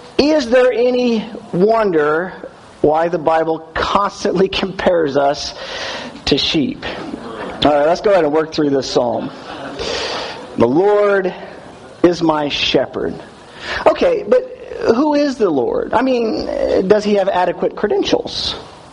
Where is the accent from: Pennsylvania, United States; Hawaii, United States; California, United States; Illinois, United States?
California, United States; Now, I grew up in California, and you know, they certainly have sheep in California